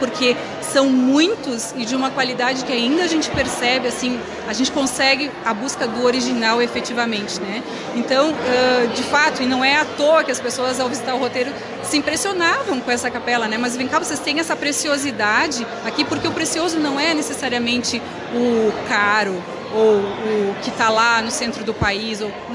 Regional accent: Pelotas, Rio Grande do Sul, Brazil; now in Carlos Barbosa, Brazil; Eu estou em Carlos Barbosa, eu sou natural de Pelotas e moro em Carlos Barbosa desde 2001. Então fazem 21 anos já que eu estou na cidade, que eu moro na cidade, que é a minha cidade, né? Que me adotou.

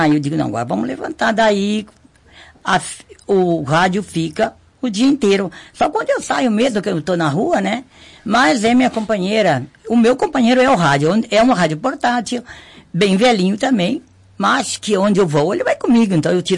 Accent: Brazil; Da Gema, eu nasci aqui na Rio Branco, na Tranqueira do Feijó. E morei aqui nesse bairro 23 anos, né?

